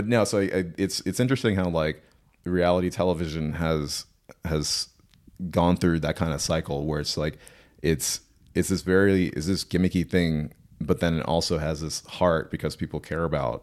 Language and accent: English; East Stroudsburg, Pennsylvania, United States; So I was a teenager in East Stroudsburg, Pennsylvania, which is part of the greater Pocono region, Pocono Mountains.